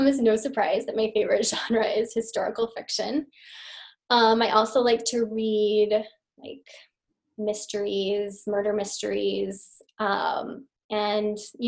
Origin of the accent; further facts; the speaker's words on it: Jefferson City, Missouri, United States; one of the characters is from near my hometown of Jefferson City, Missouri.